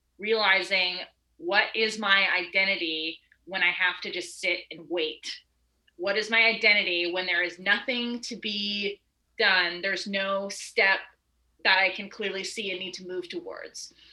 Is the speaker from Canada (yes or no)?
yes; Edmonton, Alberta, Canada; Like I was raised in Edmonton, so I'm not like, you know, some, I'm not some fancy city gal.